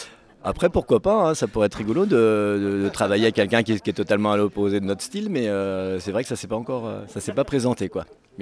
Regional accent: Rennes, Brittany, France; je fais de la guitare dans … Et on vient de Rennes.

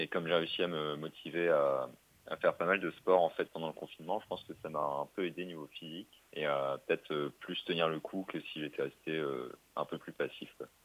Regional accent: Brest, Brittany, France; j'ai 21 ans et je suis français, je viens de la région brestoise.

